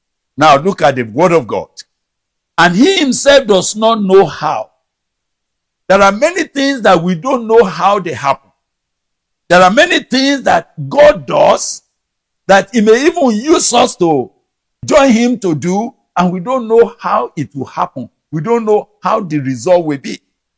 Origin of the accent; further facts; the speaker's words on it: Nigeria; born there; I've never known any time that changed since I was born in Nigeria.